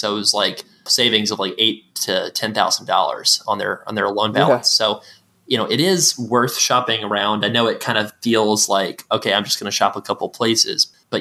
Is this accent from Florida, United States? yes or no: yes; Florida, United States; I grew up in a small town in the Florida Panhandle